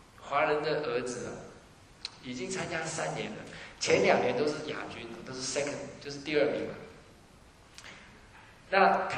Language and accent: Chinese; China; 我们中国人就喜欢用比较负面的去鼓励他